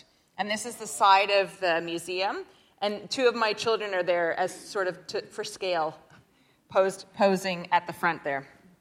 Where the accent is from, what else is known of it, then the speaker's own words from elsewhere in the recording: Ottawa, Ontario, Canada; I grew up just outside of Ottawa, which is not at all near the sea. And now I am surrounded by the sea all the time.